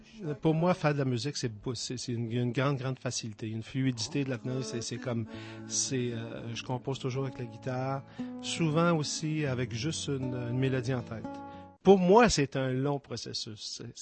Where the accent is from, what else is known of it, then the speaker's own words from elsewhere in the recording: Montreal, Quebec, Canada; je viens de Montréal. Montréal, Montréalais, c'est la partie industrielle. Et je suis resté longtemps. Alors, on a grandi là, ma sœur et moi. Et puis, mon père travaillait dans les raffineries de pétrole.